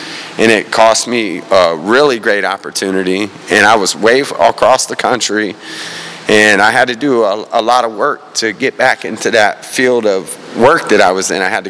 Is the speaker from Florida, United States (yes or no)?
yes; Tampa, Florida, United States; I grew up in Tampa, Florida. I'm born and raised here.